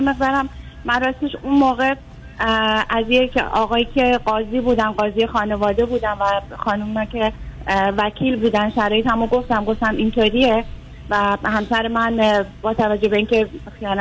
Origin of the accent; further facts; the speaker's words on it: Iran; moved away as an adult; now in Netherlands; من موقعی که از ایران اومدم با دخترم جدا نشده بودم هنوز